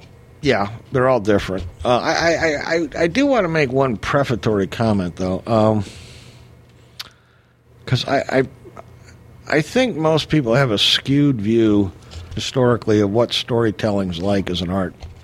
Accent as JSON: {"language": "English", "region": "California", "country": "United States", "tie": "born or raised there", "said": "I grew up in Southern California."}